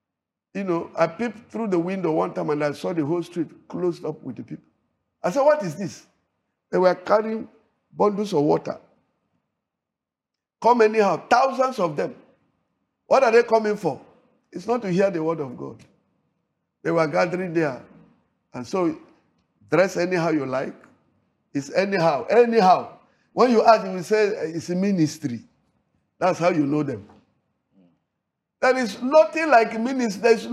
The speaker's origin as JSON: {"language": "English", "country": "Nigeria", "said": "I said, I'm a Nigerian."}